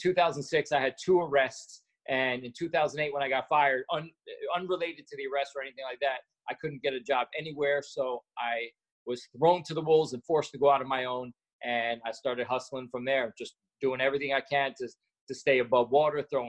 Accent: New York, United States; born there; So the true story, I guess, I was born in New York.

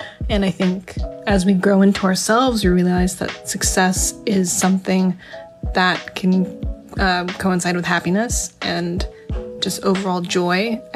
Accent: California, United States; I am 21 and I'm from California.

